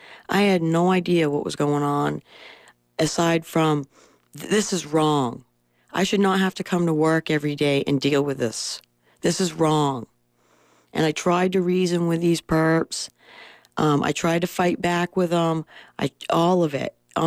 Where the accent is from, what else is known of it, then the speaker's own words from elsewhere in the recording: Bethel, Maine, United States; I grew up in Bethel, Maine, an idyllic childhood, raised as an equal, grew up, you know, living the American dream, basically.